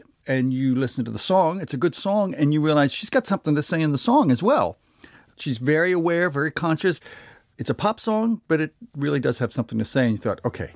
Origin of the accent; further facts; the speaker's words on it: Scotland, United Kingdom; accent: Scottish; now in United States; Yes. Oh, yeah. I had an accent as well, but lost it when